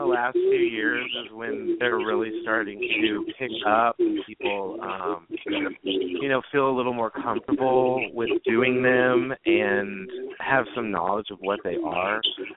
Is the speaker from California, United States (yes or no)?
no; Dayton, Ohio, United States; I am from Dayton, Ohio, but I've lived all around and played orgs and live reality games all around the country.